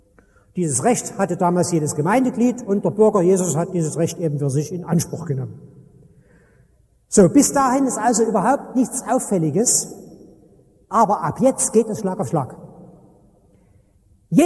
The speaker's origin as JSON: {"language": "German", "town": "Dresden", "region": "Saxony", "country": "Germany", "tie": "born or raised there", "said": "Ich bin so halb auf dem Dorf aufgewachsen in Dresden"}